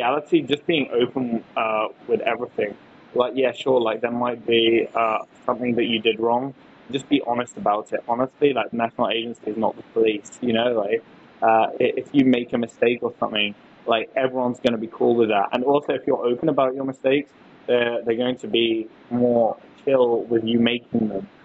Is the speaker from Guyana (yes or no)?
no; United Kingdom; I'm actually quite passionate about the topic of human trafficking because I'm British.